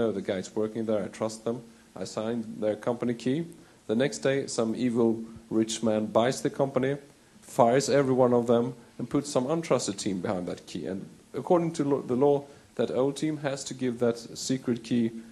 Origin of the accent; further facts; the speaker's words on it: Sweden; English is a second language; I'm from Sweden.